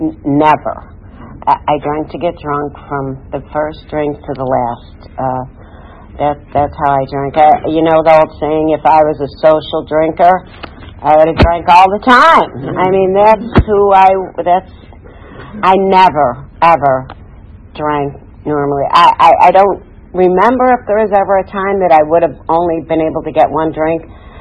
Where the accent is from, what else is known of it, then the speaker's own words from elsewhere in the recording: Syracuse, New York, United States; I grew up in Syracuse, New York.